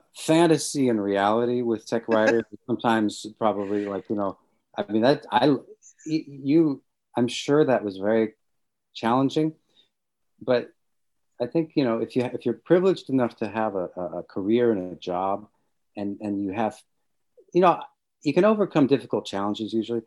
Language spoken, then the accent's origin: English; Washington, District of Columbia, United States; I grew up in Washington, D.C., in an atheist family